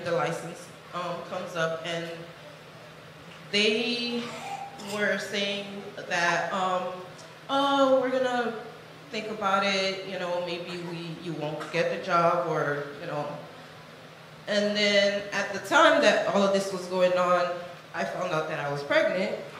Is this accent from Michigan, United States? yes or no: no; Miami, Florida, United States; I'm from Miami.